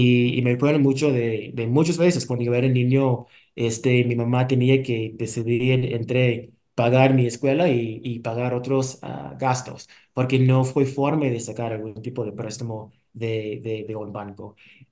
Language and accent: Spanish; Bahamas; Spanish is a second language; moved away; Yo nací en un país que no es tan lejos de Dominicana. Yo soy de las Bahamas.